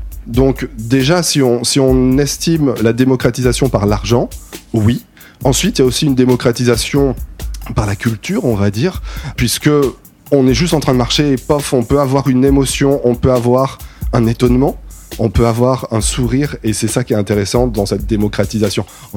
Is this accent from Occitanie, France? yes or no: no; Paris, Île-de-France, France; Je suis de Paris